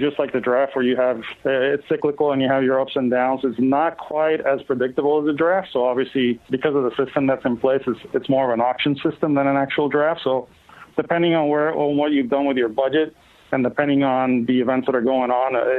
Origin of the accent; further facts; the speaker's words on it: Puerto Rico; And I grew up in Puerto Rico, and I had the privilege of growing up in a home where basically, baseball is a way of life.